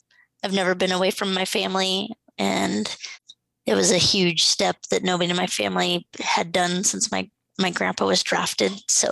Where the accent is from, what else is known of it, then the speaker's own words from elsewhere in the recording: Hillsboro, Oregon, United States; also born or lived in Portland, United States; I am born and raised in Portland, mainly grew up in Hillsboro.